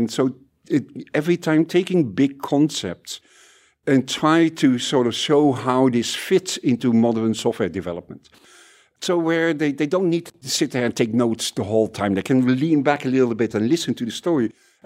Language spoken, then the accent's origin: English; Netherlands; And also, I'm Dutch